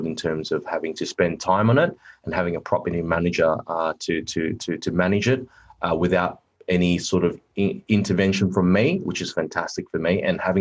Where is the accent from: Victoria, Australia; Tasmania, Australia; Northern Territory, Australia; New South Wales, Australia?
New South Wales, Australia; Cecil Hills; I grew up in Cecil Hills, which is sort of surrounded by Badgerys Creek, Austral, and that's the reason why I've invested there